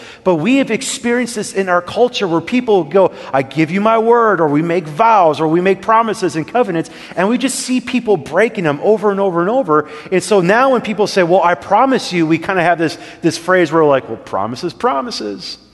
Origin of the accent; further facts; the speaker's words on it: Wisconsin, United States; I grew up Lutheran up in Wisconsin. I don't know if anybody in the South knows what Lutheran is, but I grew up Lutheran up north